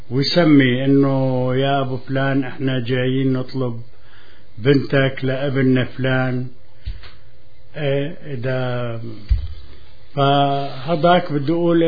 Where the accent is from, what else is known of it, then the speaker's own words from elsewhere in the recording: Daraa Governorate, Syria; احنا بلهجتنا من يوم القرى